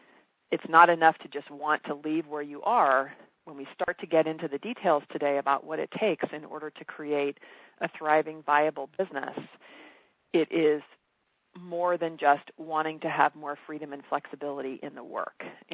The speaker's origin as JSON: {"language": "English", "town": "San Francisco Bay Area", "region": "California", "country": "United States", "said": "I'm from the San Francisco Bay Area"}